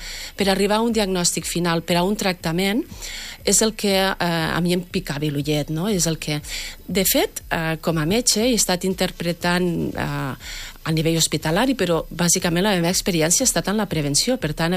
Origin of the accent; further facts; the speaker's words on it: Catalonia, Spain; Jo sóc d'un poble de Lleida, i és, era un poble, és un poble petit